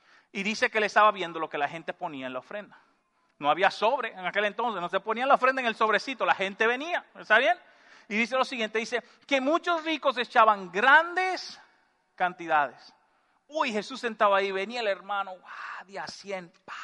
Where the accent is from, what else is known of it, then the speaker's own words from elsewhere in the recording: Dominican Republic; Había un ujier en mi país, en República Dominicana